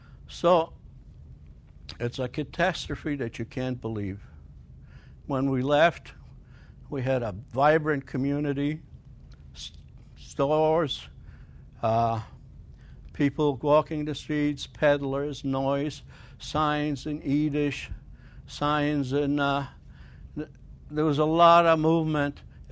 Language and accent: English; Pabianice, Łódź Voivodeship, Poland; born there; English is a second language; And I was born in January 28, 1937, in Pabianice, Poland. Pabianice, Poland is in central Poland. It's a suburb of Lodz.